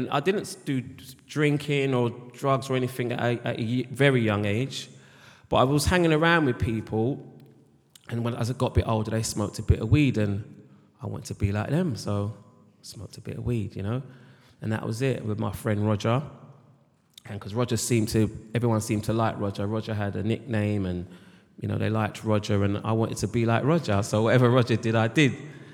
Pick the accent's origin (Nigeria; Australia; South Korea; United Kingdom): United Kingdom; Leyton, London; I was brought up in East London, Leighton, near Oliver Close, near Leighton Orient.